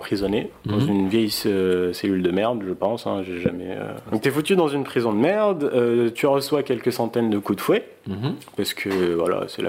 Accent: Riyadh, Riyadh Province, Saudi Arabia; puisque je viens de Riyad, la capitale

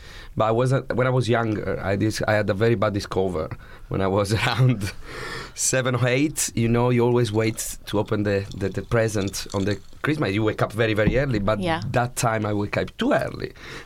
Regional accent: Sardinia, Italy; now in United Kingdom; I come from Sardinia

